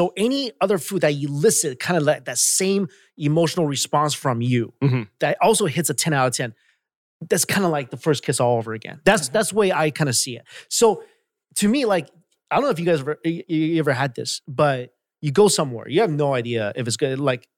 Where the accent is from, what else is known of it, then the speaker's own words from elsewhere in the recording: New York, United States; I'm from New York and I went to Italy for pizza.